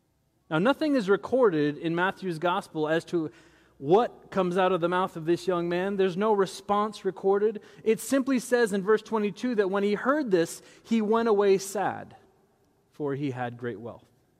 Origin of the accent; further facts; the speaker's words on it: Haiti; I grew up as a missionary's kid. I grew up in Haiti, poorest country in the Western Hemisphere